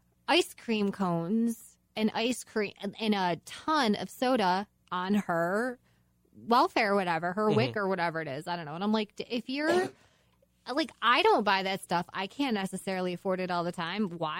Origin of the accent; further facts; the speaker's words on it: United States; born there; Thank God I was born in the States.